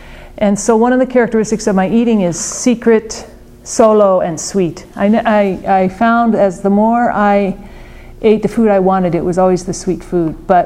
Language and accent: English; Montana, United States; I grew up in Montana, lots of wide open space. I grew up in the 50s and 60s, amazing.